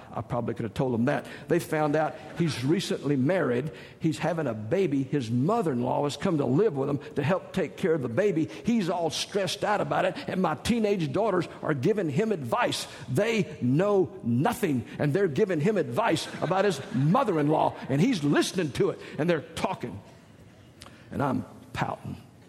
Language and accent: English; the South, United States; I mean, I grew up in the South where you fry everything.